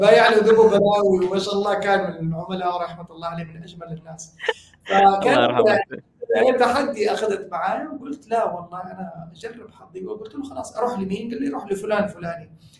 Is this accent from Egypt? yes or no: no; Syria; يعني أنا سوري